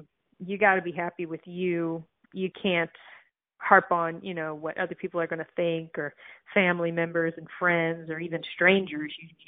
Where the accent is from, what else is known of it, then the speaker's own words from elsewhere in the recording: Michigan, United States; I mean, I grew up in the North, or, you know, the Midwest, I guess, but we're pretty North up in Michigan.